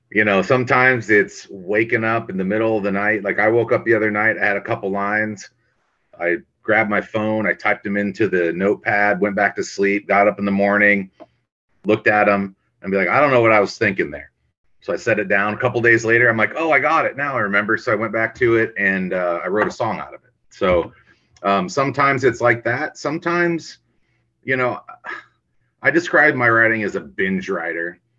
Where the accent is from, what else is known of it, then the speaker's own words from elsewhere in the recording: Lodi, Ohio, United States; Growing up in Lodi, Ohio, we didn't have a whole lot going on. I mean, there's not a lot to do in the town.